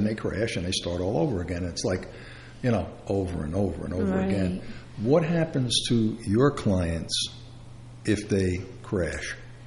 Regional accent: Brooklyn, New York, United States; I'm from Brooklyn. We don't have those words then.

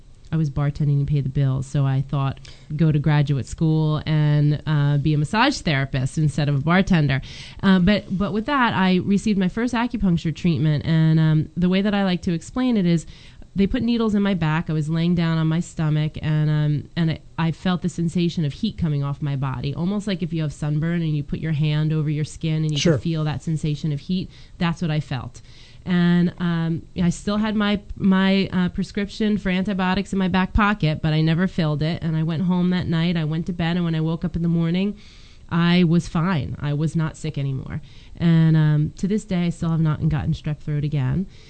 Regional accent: New Jersey, United States; No, I was born and raised in Hunterdon County and went to high school here.

